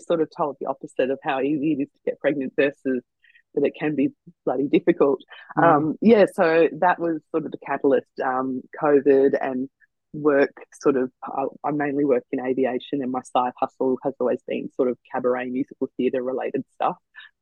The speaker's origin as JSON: {"language": "English", "region": "New South Wales", "country": "Australia", "tie": "born or raised there", "said": "if I went to Canberra versus doing it in my home state of New South Wales, there's actually no wait on the sperm."}